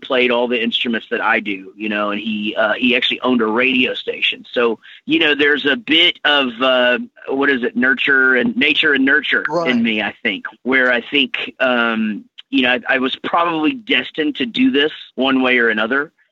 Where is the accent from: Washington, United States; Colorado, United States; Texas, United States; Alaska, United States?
Texas, United States; Wichita Falls; now in Denton, United States; That's right. Yeah. Born and raised. We're from Wichita Falls, Texas. We moved down to Denton, Texas when we started the band 26 years ago. And then, you know, we've just stayed.